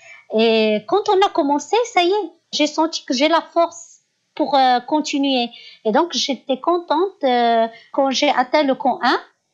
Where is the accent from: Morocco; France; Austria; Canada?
Morocco; j'ai brandi le drapeau au sommet de Kilimanjaro, au sommet d'Elbrouz. En tant que Marocain, c'est tout.